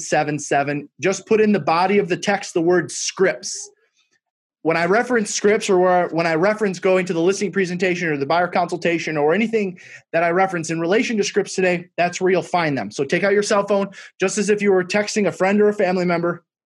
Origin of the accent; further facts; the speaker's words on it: Detroit, Michigan, United States; I'm actually from Detroit, Michigan.